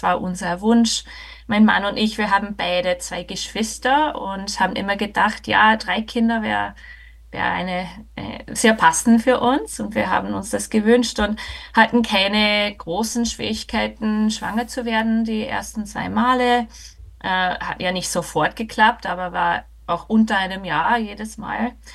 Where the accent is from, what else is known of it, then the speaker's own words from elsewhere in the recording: United States; German is a second language; moved away as an adult; now in Austria; wie man vielleicht schon hört oder vom Namen erkennt, ich komme nicht aus Österreich, ich komme aus den USA.